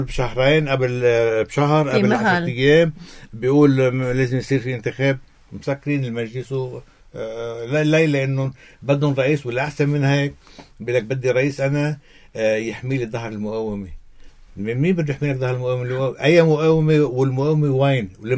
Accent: Lebanon; عندنا بلبنان ديماغوجية عند السياسيين

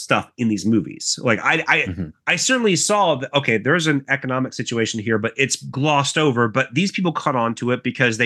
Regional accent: United States; Me, as an American born in 1984, who, you know, has never taken a Japanese history course

